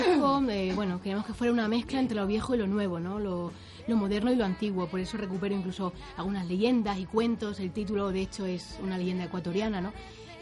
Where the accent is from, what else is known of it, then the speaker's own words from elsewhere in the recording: Extremadura, Spain; Bueno, yo soy extremeña, yo soy del norte, sí, de Extremadura, y ahí perduran muchas de las tradiciones.